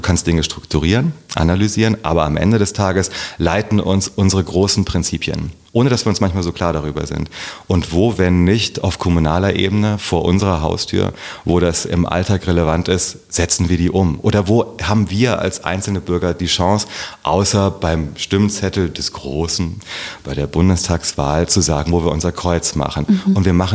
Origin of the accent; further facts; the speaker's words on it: Herborn, Hesse, Germany; Ich bin viel bei meiner Großmutter groß geworden. Meine Eltern waren noch sehr jung. Mhm. Und ja, in Herborn bin ich aufgewachsen.